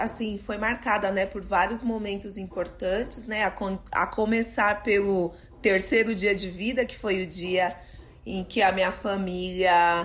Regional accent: São Paulo, Brazil; eu sou da quebrada da Zona Norte, bairro do Limão, né? Onde eu passei grande parte, 32 anos da minha vida. E agora, atualmente, tô morando em Pirituba, que é praticamente ao lado, né? 10 minutinhos de casa.

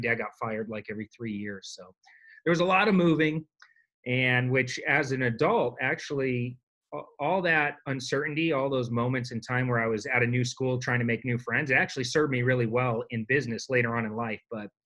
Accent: Mesa, Arizona, United States; Yeah, I grew up in Mesa, Arizona. My parents, you know, were hardworking, lower middle class.

